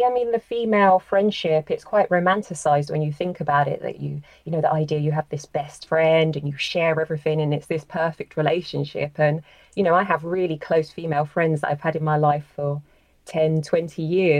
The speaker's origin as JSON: {"language": "English", "region": "London", "country": "United Kingdom", "said": "Well, I'm from London and my last novel was purely set in East London."}